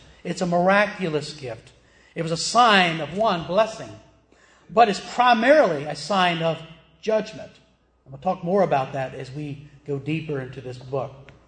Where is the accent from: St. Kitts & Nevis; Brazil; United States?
United States; the South; accent: Southern; I'm from the South. And you can tell that not only can I speak English, but sometimes my Southern accent comes through. I've been working on that many, many years.